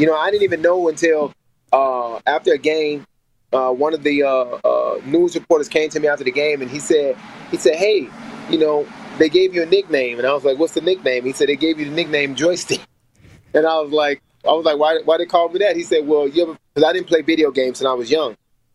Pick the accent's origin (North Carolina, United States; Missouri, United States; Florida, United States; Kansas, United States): Florida, United States; Miami; now in Fort Lauderdale, United States; I'm in Miami, Florida. I grew up in Miami. I'm from Miami Gardens, but I stay in Fort Lauderdale now, but I'm from Miami, Florida.